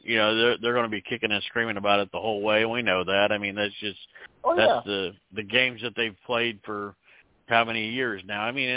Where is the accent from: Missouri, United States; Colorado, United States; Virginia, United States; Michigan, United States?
Missouri, United States; I'm actually calling you from I'm down in Little Rock, Arkansas right now. I'm having my truck worked on, but I am from Missouri.